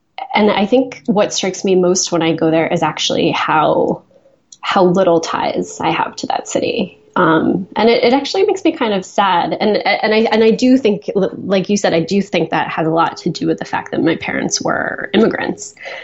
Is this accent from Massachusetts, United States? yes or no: yes; Boston, Massachusetts, United States; Well, I grew up in Boston, but we did have this house in Rhode Island from the time I was about 5 years old.